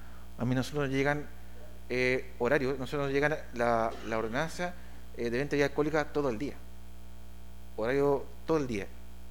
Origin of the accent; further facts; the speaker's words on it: Rancagua, O'Higgins, Chile; yo vengo de Rancagua, y Rancagua es una ciudad de campo, tal como Talca, tal como séptima región, son iguales.